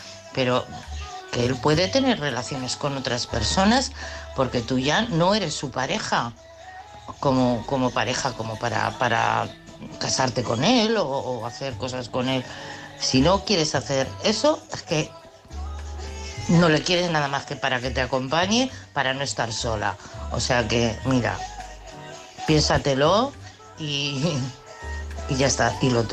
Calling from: Madrid, Community of Madrid, Spain; de Madrid.

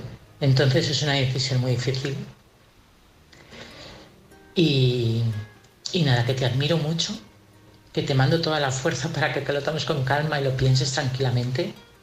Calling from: Community of Madrid, Spain; de Madrid, de un pueblecito.

